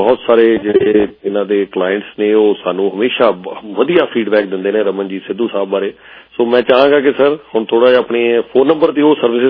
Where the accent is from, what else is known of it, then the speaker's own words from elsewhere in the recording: Jalandhar, Punjab, India; also born or lived in Chandigarh; ਮੈਂ ਹੈਗਾ ਵੀ ਜਲੰਧਰ ਤੋਂ ਹਾਂ, ਕਿਉਂਕਿ ਉੱਥੇ ਜ਼ਿਆਦਾ ਉਮਰ ਮੈਂ ਉੱਥੇ ਬਿਤਾਈ ਹੈ ਜਲੰਧਰ, ਆਪਣਾ ਕਾਲਜ ਟਾਈਮ ਤੇ ਸਾਊਥ ਚਲੇ ਗਏ ਸੀ ਵੈਸੇ ਅਸੀਂ, ਬਟ ਸਕੂਲ ਟਾਈਮ ਉੱਥੇ ਬਿਤਾਇਆ, ਫਿਰ ਜੋਬ ਵੀ ਜਦੋਂ ਮੈਂ ਕੀਤੀ ਹੈ 5 ਸਾਲ ਜਲੰਧਰ ਹੀ ਰਹੇ ਹਾਂ।